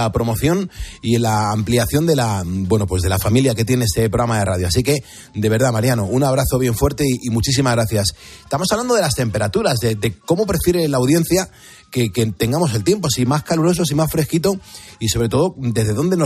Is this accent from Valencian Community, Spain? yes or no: no; Madrid, Community of Madrid, Spain; como los madrileños cuando nos movemos por ahí